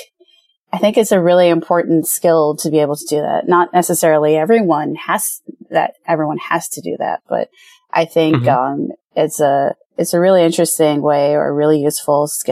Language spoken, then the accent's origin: English; Jamaica; now in United States; I'm in Illinois and as I said, I'm from Jamaica and I was pretty much done with the winter.